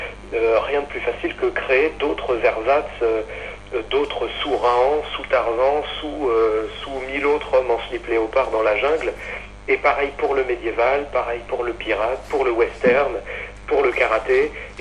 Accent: Rennes, Brittany, France; J'ai 35 ans, je suis breton, je suis né et je vis toujours à Rennes, marié, deux enfants.

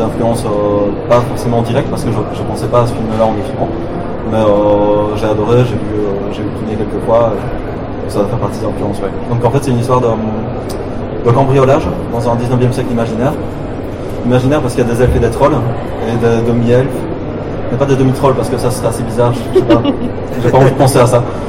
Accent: Belgium; Il y a toujours un petit truc qui fait qu'en fait on est belge et qu'on n'est pas autre chose.

